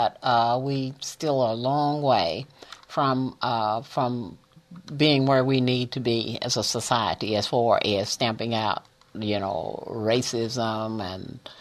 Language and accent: English; Mississippi, United States; in Columbia, I'm from Mississippi, the young people my age in here can't even relate to what it was like in Mississippi.